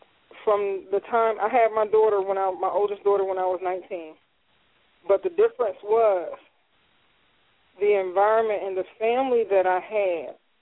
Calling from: Philadelphia, Pennsylvania, United States; I don't mind at all. … I'm calling from Philadelphia.

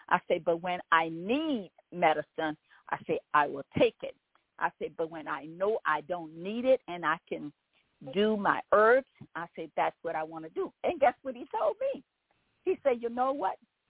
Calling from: Baton Rouge, Louisiana, United States; I'm calling from Baton Rouge, Louisiana.

